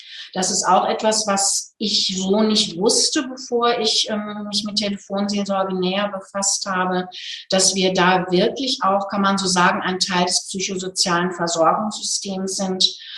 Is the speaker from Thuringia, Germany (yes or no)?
no; Hagen, North Rhine-Westphalia, Germany; now in Nuremberg, Germany; zum Beispiel die Hagener Stelle, also in meiner Heimatstadt.